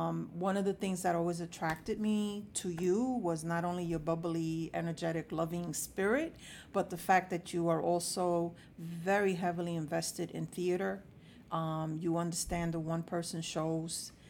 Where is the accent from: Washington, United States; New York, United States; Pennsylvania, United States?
New York, United States; New York City; I was born and raised in El Barrio. I grew up on 117